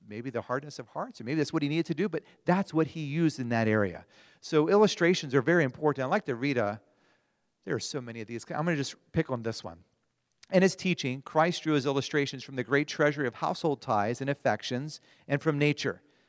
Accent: Pennsylvania, United States; We're from Pennsylvania. We have lots of those.

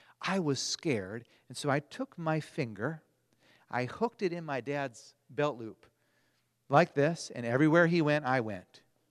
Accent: Pennsylvania, United States; We're from Pennsylvania. We have lots of those.

